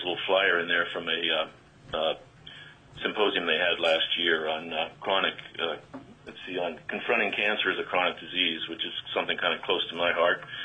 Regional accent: Homer, Alaska, United States; from Homer. I represent myself, and I'm for House Bill 122. I'm 61 years old, 36 years in Alaska

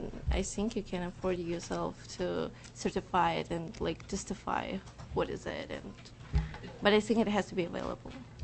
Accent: Kazakhstan; I'm from Kazakhstan

